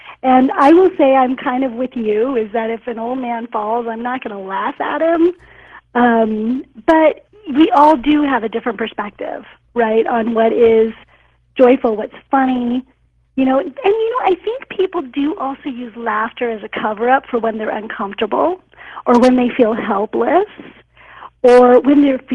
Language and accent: English; India; No, you know, I'm Indian. And so … is the Indian pronunciation of the name.